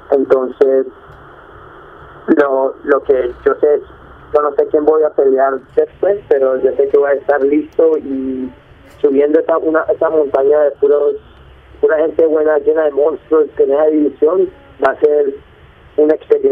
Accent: United States; born there; also born or lived in Colombia; Sí, yo nací en Estados Unidos. Mi mamá y mi papá son colombianos. Yo fui a vivir a Colombia, después volví aquí, he estado viviendo aquí ya por bastantes años

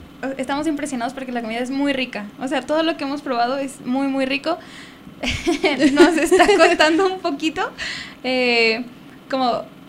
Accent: Jalisco, Mexico; Bueno, nosotras somos de Jalisco

